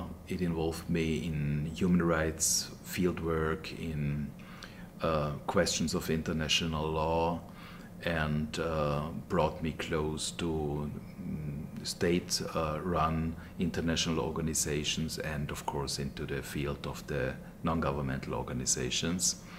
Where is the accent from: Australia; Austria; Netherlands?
Austria; Tyrol; English is a second language; I was born in the Tyrolean Upper Inn Valley, in the west of Tirol, which is a quite rural region, as a son of a refugee who came after the Second World War to Austria.